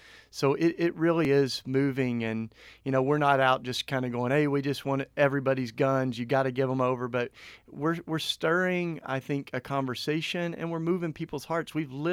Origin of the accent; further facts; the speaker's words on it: Tennessee, United States; I grew up with guns. I grew up in East Tennessee.